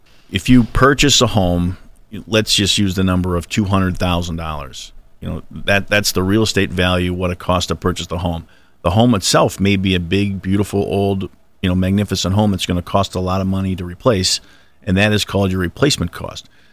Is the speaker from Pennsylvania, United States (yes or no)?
yes; Pennsylvania, United States; I'm born and raised in Northeast Pennsylvania.